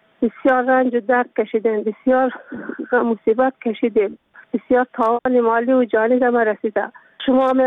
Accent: Afghanistan; من یک زن مسلمانم، من از افغانستانم.

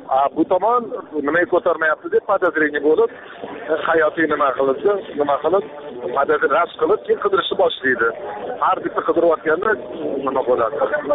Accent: Tashkent, Uzbekistan; born there; Aslida men o'zi Toshkentda tug'ilganman, ota-onam Samarqandda.

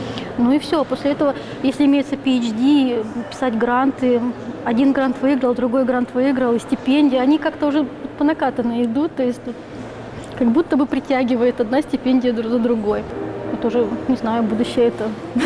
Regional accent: Kazakhstan; born there; Я родилась в Казахстане, в небольшом поселке

